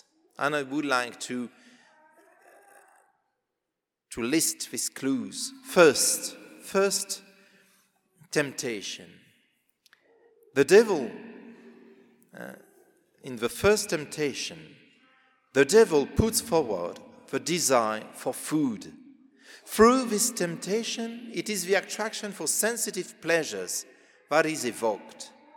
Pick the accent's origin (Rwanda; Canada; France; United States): France; Normandy; English is a second language; from France. I come from Normandy, and I lecture in a Catholic university.